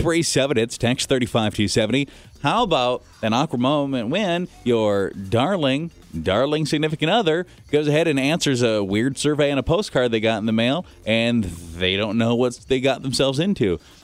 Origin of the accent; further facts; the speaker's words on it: United States; Yes, I initiate the handshake because I am an American.